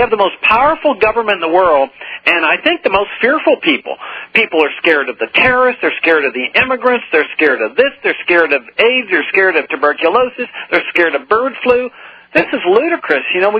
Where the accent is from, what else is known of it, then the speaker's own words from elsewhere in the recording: Laredo, Texas, United States; I mean, I grew up on the Mexican border in Laredo, Texas.